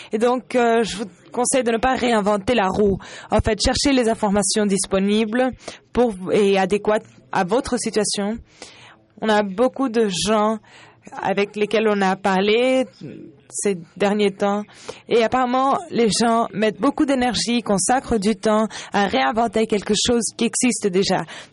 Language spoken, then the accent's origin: French; Costa Rica; French is a second language; Je ne me suis pas présentée. Je suis du Costa Rica.